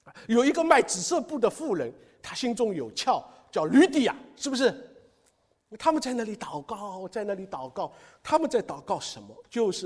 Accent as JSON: {"language": "Chinese", "region": "Shanghai", "country": "China", "said": "我们上海人就是普通话叫牢"}